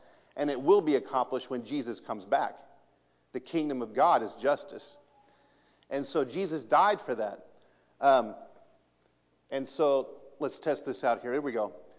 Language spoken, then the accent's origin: English; Kansas City, Missouri, United States; And so I was raised in Kansas City, but all my family's from Iowa.